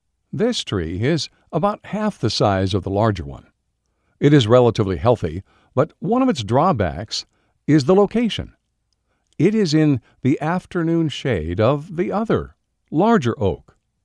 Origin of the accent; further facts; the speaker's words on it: California, United States; I was raised in California, and the property I grew up on had a large, huge oak tree in the backyard.